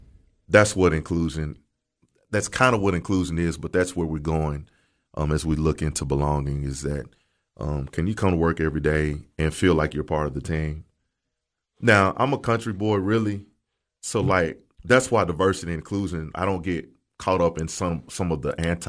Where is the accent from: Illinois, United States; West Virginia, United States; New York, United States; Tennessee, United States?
Tennessee, United States; Murfreesboro; Like, I'm just from Murfreesboro.